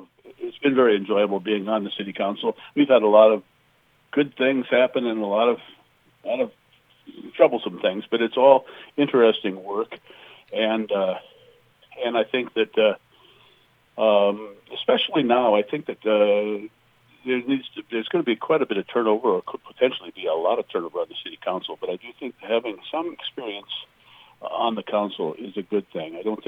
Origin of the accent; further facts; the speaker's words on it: Bemidji, Minnesota, United States; I was born here in Bemidji. Actually, I grew up just about three blocks west of City Hall.